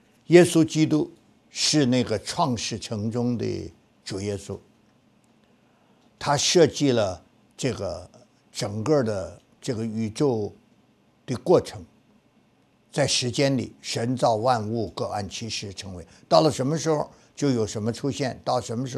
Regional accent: China; 我们中国人也不敢想这个永远，他也没有这个观念。

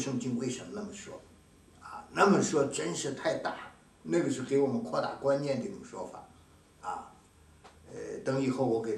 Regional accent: China; 我们是中国人，中国很大，对不对？

